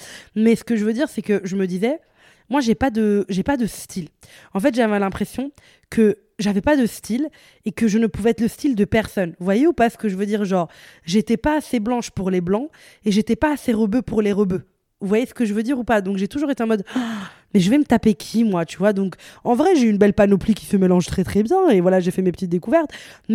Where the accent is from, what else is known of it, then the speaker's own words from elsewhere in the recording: Italy; now in Brussels, Belgium; j'ai grandi en Italie et puis je suis venue à Bruxelles avec ma famille.